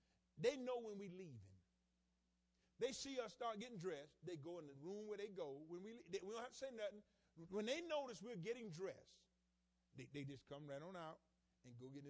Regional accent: the South, United States; See, I come from the South.

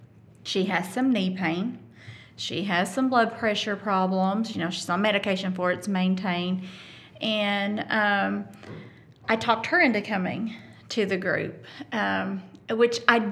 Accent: the South, United States; We're from the South.

